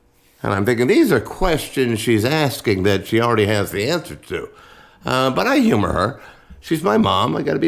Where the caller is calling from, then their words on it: West Palm Beach, Florida, United States; I come to you from West Palm Beach, Florida.